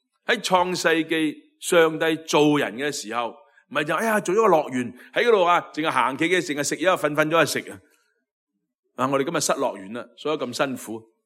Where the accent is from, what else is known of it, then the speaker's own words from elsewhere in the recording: China; 咁你同我哋中国人呢，过年都係好重要